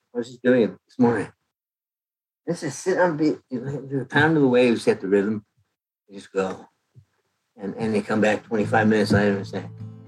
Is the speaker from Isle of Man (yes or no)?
no; Canada; Yeah, sometimes it got really cold. When I think of cold is going on camping trips. Like, we go on camping trips in November.